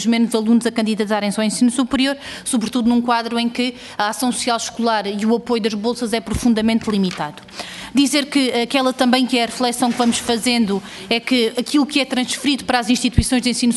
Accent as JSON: {"language": "Portuguese", "region": "Alentejo", "country": "Portugal", "said": "Eu, como sou alentejana, também conheço o que são as sordas"}